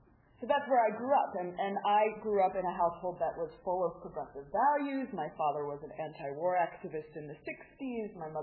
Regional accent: New Mexico, United States; I grew up in New Mexico in a relatively Jewish, really Jewish, relatively progressive household. And I was bat mitzvahed, confirmed

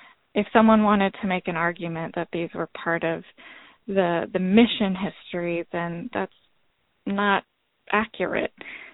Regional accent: Los Angeles, California, United States; I am Tongva from the Los Angeles Basin

